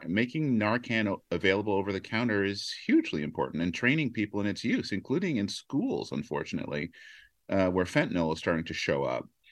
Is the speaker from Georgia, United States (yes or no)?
no; California, United States; I say, hi … I'm from California. That means I'm from the future.